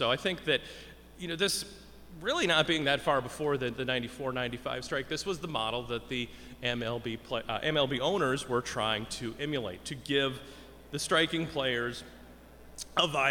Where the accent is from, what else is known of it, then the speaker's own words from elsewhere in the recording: Milwaukee, Wisconsin, United States; I'm from Milwaukee, from the Ken Keltner chapter